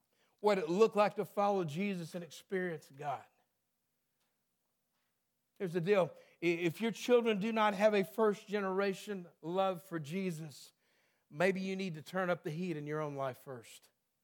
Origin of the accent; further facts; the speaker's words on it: Texas, United States; I grew up in Texas.